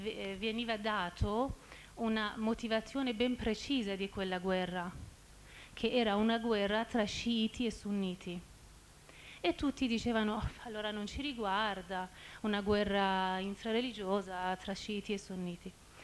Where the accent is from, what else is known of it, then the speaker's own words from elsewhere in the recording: Iran; Italian is a second language; Sono iraniana